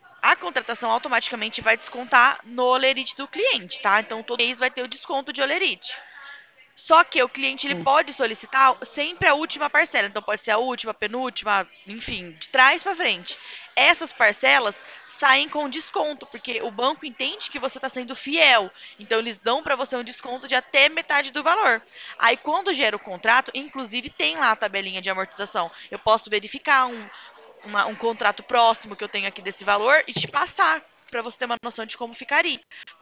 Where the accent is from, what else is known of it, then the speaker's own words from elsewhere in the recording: São Paulo, Brazil; meu DDD é 19, eu sou aqui do interior de São Paulo.